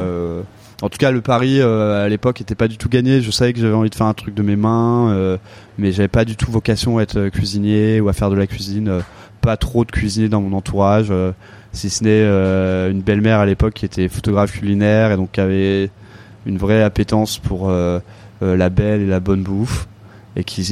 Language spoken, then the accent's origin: French; Avon, Île-de-France, France; J'ai grandi en Seine-et-Marne, à Avon, donc dans le sud de la Seine-et-Marne, dans la forêt de Fontainebleau, dans une petite ville.